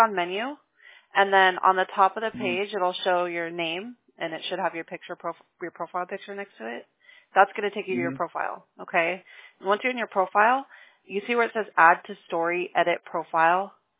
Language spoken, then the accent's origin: English; Thousand Oaks, California, United States; Well, I'm actually from Thousand Oaks. I lived in Thousand Oaks for a while